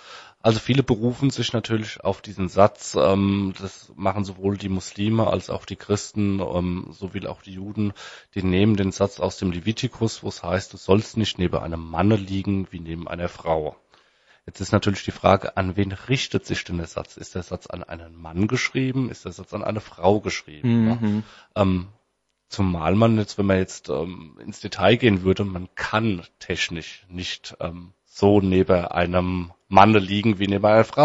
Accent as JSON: {"language": "German", "region": "Hesse", "country": "Germany", "said": "wir sind ja aus dem Rhein-Main-Gebiet. Also wir sind hier in einer sehr multikulturellen, offenen Region von Deutschland zwischen den großen Städten. Also wir haben Darmstadt, Mainz, Wiesbaden, Frankfurt, Aschaffenburg natürlich."}